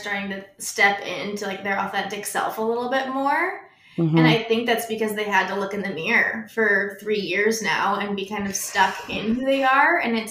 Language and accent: English; Cleveland, Ohio, United States; also born or lived in Las Vegas; I grew up in Cleveland, but I moved to Vegas for 7 years. I lived in a van, traveled for a year.